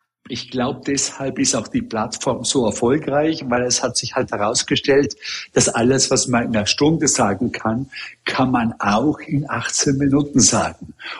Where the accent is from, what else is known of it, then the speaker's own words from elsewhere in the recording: Austria; now in New York, United States; als Österreicher selber ist es immer schwer zu sagen